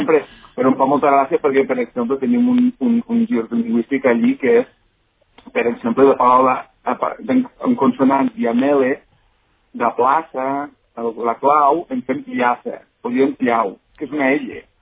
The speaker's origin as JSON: {"language": "Catalan", "town": "Vimbodí", "region": "Catalonia", "country": "Spain", "also_born_or_lived": "Lleida"}